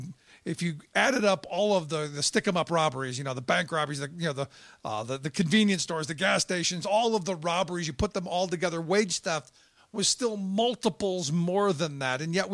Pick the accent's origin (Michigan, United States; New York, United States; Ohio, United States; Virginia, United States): Ohio, United States; Cleveland; So some good news coming from my hometown of Cleveland, Ohio